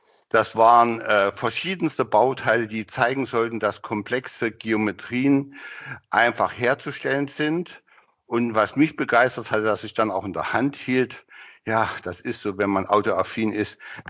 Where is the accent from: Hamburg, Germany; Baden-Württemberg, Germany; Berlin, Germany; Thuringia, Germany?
Thuringia, Germany; Gera; born there; also born or lived in Karl-Marx-Stadt; Ich bin Jahrgang 56, geboren in Gera, habe danach in, wie hieß es so schön im Sächsischen, in Karl-Marx-Stadt studiert.